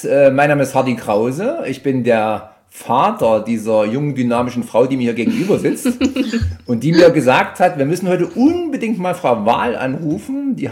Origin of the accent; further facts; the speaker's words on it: Bad Langensalza, Thuringia, Germany; Abgesehen, dass ich der Papa von Caroline bin, bin ich Sportlehrer in meiner Heimatstadt Bad Langensalza.